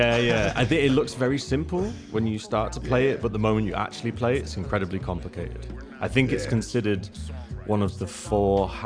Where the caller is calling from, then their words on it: Berlin, Germany; I am live from Kreuzberg, Berlin, yeah.